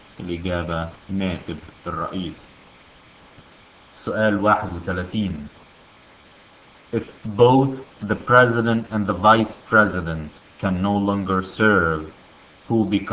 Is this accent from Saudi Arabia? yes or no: no; Egypt; now in United States; عندنا في مصر بيقولوا the speaker of the house